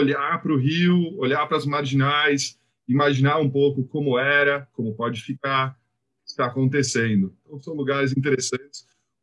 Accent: São Paulo, Brazil; also born or lived in England; eu vim para o Brasil, cresci o segundo metro aqui no Brasil, morando no Butantã e indo para a escola de bicicleta em Pinheiros, atravessando a ponte em cima do Rio Pinheiros. Hoje em dia, na verdade, é o contrário. Eu moro em Pinheiros

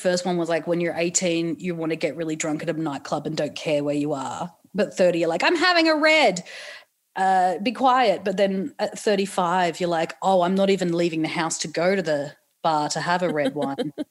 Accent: Newcastle, New South Wales, Australia; I'm from Newcastle and you know, you're from Canberra, so you like get this

